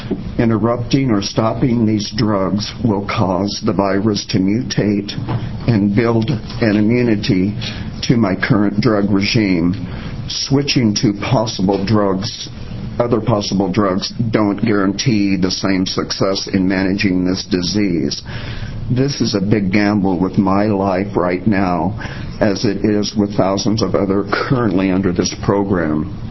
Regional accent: Oregon, United States; I was born and raised in Oregon and have supported state taxes for over a 30-year period.

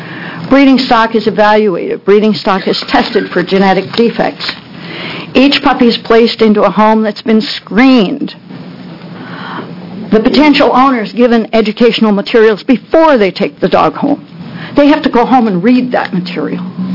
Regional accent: New Jersey, United States; now in Myrtle Creek, United States; I currently live in Myrtle Creek, but I come from New Jersey, a lemon law state.

